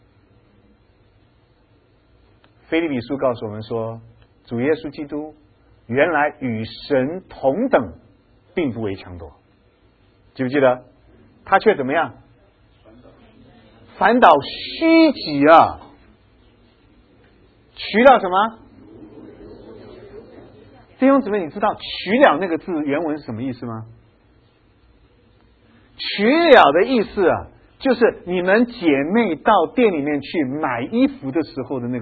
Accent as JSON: {"language": "Chinese", "country": "China", "said": "我们中国人谦卑不谦卑？"}